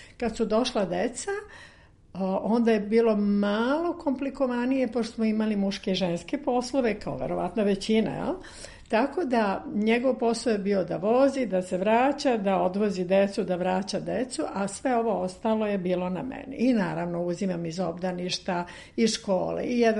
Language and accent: Serbian; Belgrade, City of Belgrade, Serbia; Rođena sam u Beogradu, Dorćolka 100%. Ali sa neobičnim poreklom, srpsko-crnogorsko-ruskim. Deda je bio Crnogorac